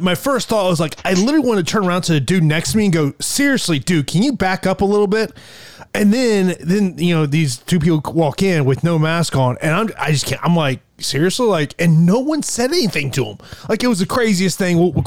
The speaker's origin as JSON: {"language": "English", "region": "Florida", "country": "United States", "tie": "born or raised there", "said": "the UFC is coming to my home state of Florida for a full capacity show next month"}